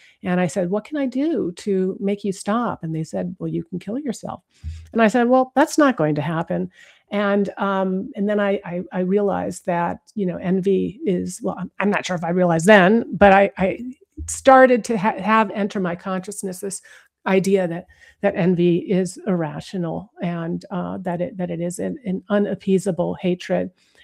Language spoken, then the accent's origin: English; Newton, Massachusetts, United States; I grew up in Newton, Massachusetts.